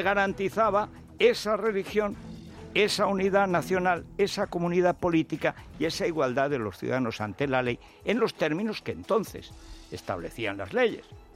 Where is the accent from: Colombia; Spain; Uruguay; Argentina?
Spain; Porque somos españoles. Que no hemos venido aquí de cualquier sitio.